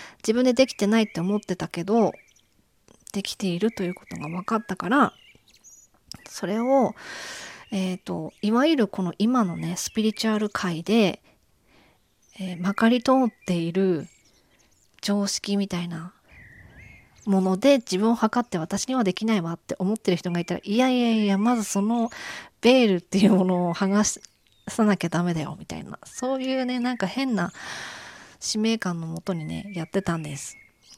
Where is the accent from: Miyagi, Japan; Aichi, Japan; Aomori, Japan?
Aomori, Japan; 私が育ったとこも、青森だけど、イントネーションはなまってるよ。